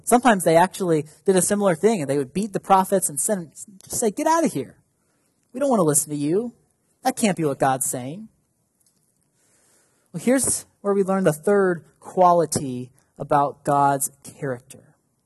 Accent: Paxton, United States; They live up at Bales Lake, so it was pretty close to me when I was growing up in Paxton.

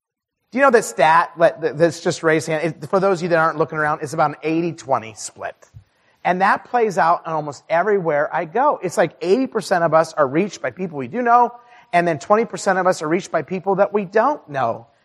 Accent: Twin Falls, Idaho, United States; I grew up in Twin Falls, Idaho. And you know, Twin Falls was, when I grew up, was about 40,000 people.

